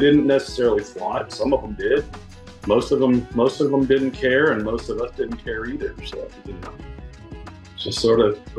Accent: Aspen, Colorado, United States; I tell people now, about growing up in Aspen, where we had, you know … played on the softball teams.

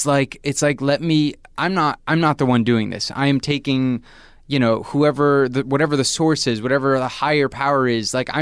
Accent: New York, United States; We're just these songwriters, we're dudes from New York that we're trying to, you know, do our thing.

